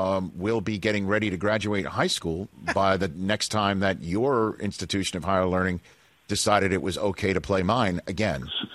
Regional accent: New York, United States; I'm also a bitter New Yorker.

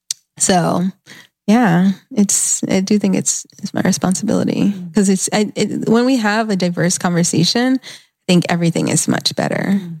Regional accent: Atlanta, Georgia, United States; growing up in Atlanta has such a history and just such a rich of Black vegans and Black just like hippies.

